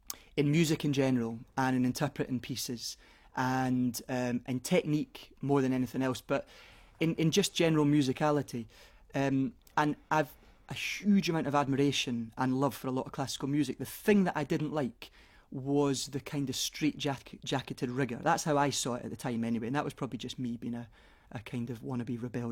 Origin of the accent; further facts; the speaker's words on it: Edinburgh, Scotland, United Kingdom; it's a kind of patchwork of various memories of me growing up in Edinburgh and the things we got up to.